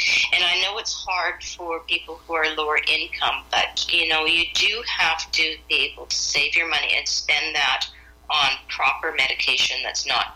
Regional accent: Saskatchewan, Canada; You know, I'm from Saskatchewan, and we never had coyotes.

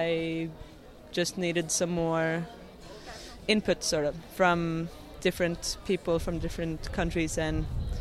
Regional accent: Oslo, Norway; I come from Oslo, Norway.

